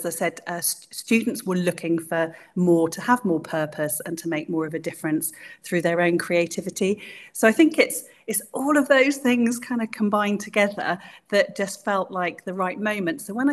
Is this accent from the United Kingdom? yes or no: yes; South West England, United Kingdom; also born or lived in London; I think growing up in Dorset, I think I tend to be very close to the weather and very affected by weather.